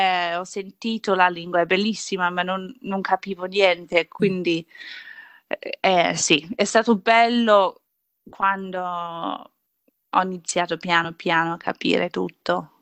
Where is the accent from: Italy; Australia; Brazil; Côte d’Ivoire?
Australia; Armidale, New South Wales; Ok, mi sono cresciuta ad Armidale, o Armidale, che è un paesino 7 ore nord da Sydney, in campagna, un'oretta di là, quindi mezzo di niente